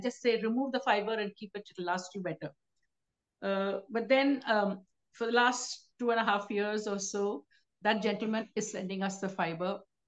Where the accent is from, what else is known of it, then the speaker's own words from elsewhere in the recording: Saisha, India; from Saisha, India.